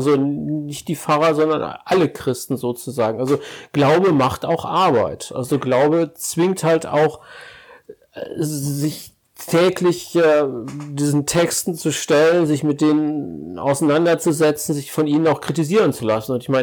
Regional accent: Ennepetal, North Rhine-Westphalia, Germany; aber ich komme aus Oberbauer, auch hochurban, Ennepetal.

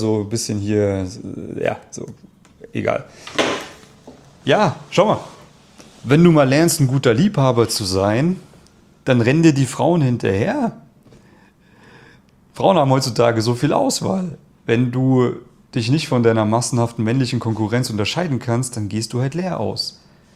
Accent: East Germany, Germany; Ich komme ja ursprünglich aus dem Osten von Deutschland.

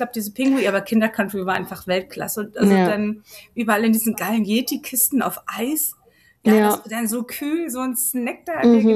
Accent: Northern Germany, Germany; Das kann ich als Norddeutsche einfach nicht.

